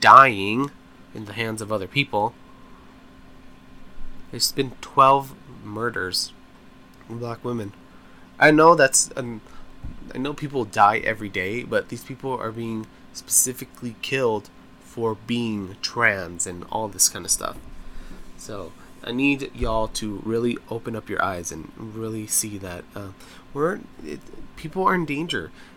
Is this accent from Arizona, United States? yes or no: yes; Phoenix, Arizona, United States; Like, I came from Phoenix, Arizona. Like, the number one rule in the summer is you don't go outside wearing black